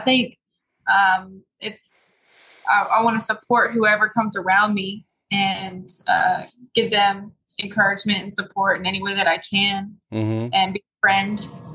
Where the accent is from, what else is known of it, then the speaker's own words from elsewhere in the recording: Kilgore, Texas, United States; Austin, Dallas, the Houston area, and my hometown, Kilgore.